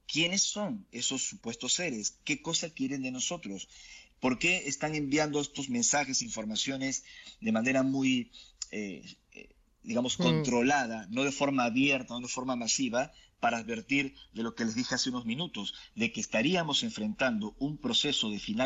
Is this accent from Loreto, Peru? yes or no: no; Lima, Peru; now in Argentina; yo nací en Perú, un país fecundo de misterios. Vivo actualmente en la Argentina, mi esposa es argentina. Y crecí en una familia en Lima, conservadora, de clase media